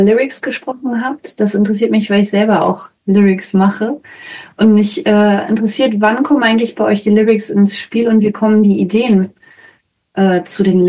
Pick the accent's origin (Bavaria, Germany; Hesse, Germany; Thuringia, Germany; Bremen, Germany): Bremen, Germany; ich komme ja auch aus Bremen